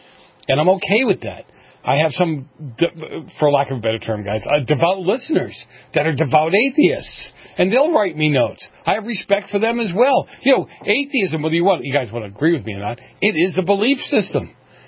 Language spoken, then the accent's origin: English; Massachusetts, United States; Massachusetts, my home state. I almost hate to admit that.